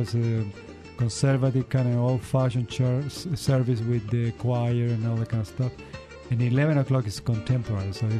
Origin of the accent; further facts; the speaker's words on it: Chile; three families from Colombia, we are from Chile, and another family from Mexico.